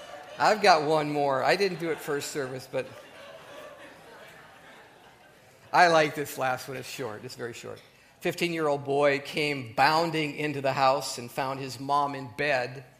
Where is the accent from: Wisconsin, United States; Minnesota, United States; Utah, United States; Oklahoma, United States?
Minnesota, United States; Minneapolis; A lot of you know I'm from the Minneapolis-St. Paul area, so think about this one.